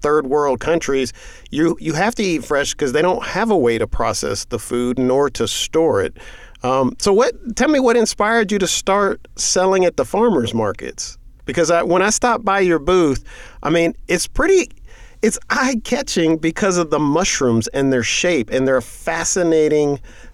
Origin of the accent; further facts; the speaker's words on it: Germany; now in United States; I grew up in Germany, and we were always going to the quote-unquote local market.